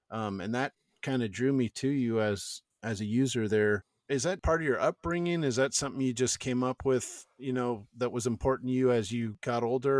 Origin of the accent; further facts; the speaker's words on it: California, United States; I know for me, same thing here in the Bay Area, or growing up in the Bay Area, I should say. I'm a little bit out of that area right now, but same deal.